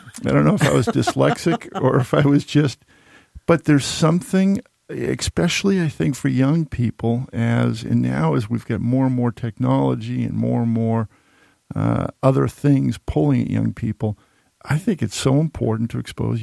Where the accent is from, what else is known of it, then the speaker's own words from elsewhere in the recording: Needham, Massachusetts, United States; I grew up in Needham, Mass. Proud member of Troop 8, Boy Scout.